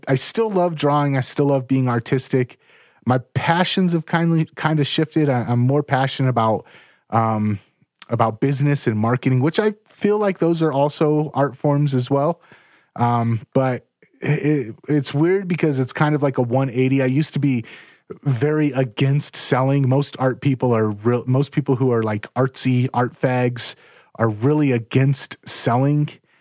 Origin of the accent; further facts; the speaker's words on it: West Coast, United States; It's like, it reminds me of the ocean and growing up on the West Coast.